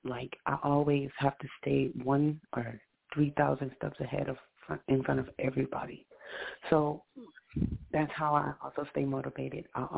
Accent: Houston, Texas, United States; I'm from Houston, Texas.

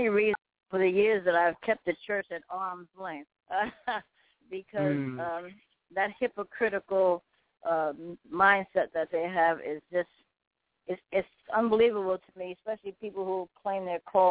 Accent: New York City, New York, United States; I was raised in the Bronx in New York, and I was kind of out there.

